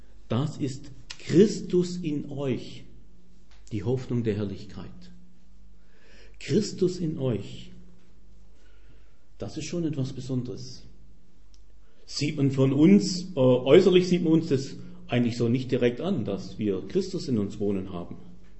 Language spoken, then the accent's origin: German; Baden-Württemberg, Germany; now in Munich, Germany; ich war ja gestern auf einer Hochzeit in meiner Heimat, Schwäbische Alb.